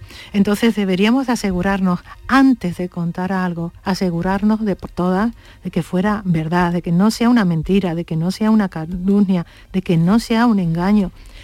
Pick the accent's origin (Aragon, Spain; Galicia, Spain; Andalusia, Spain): Andalusia, Spain; yo lo digo porque como soy andaluza me sale así.